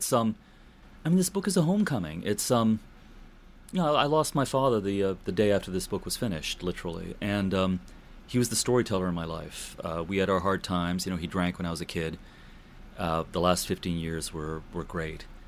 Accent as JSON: {"language": "English", "town": "New York City", "region": "New York", "country": "United States", "tie": "born or raised there", "first_language": "Czech", "second_language": "English", "said": "I grew up in a Czech ghetto in Queens, New York, for Christ's sake, right? So my first language was Czech. I didn't speak English until I was five"}